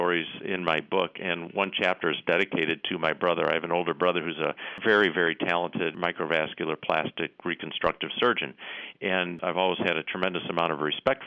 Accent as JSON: {"language": "English", "town": "Chicago", "region": "Illinois", "country": "United States", "tie": "born or raised there", "said": "I grew up just outside of Chicago. Of course, great Chicago Bull fan, a huge fan during the Michael Jordan era."}